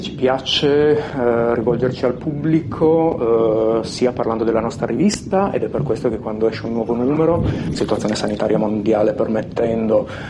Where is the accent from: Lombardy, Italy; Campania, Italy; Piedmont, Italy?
Piedmont, Italy; Turin; siamo tutti di Torino.